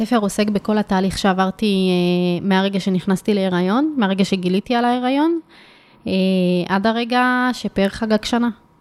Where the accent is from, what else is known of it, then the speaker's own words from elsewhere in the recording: Mitzpe Ramon, Southern District, Israel; also born or lived in Beersheba; נולדתי וגדלתי שם, כן.